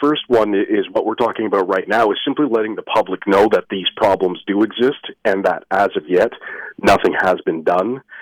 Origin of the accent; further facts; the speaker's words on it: Ontario, Canada; Realistically, I'm from Ontario, and we had a town called Walkerton where water quality was not considered important